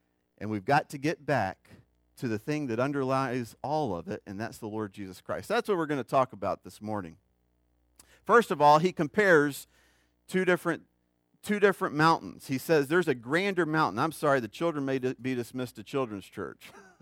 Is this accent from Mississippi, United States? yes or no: yes; Mississippi, United States; Now, you know I'm from Mississippi, so I can't call the Hogs real well.